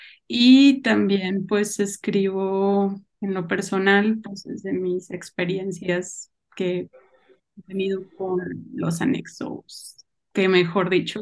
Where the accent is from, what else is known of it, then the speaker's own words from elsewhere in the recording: Mazatlán, Sinaloa, Mexico; Ahorita estoy dando clases de profe en Morelos. Pero pues soy de Mazatlán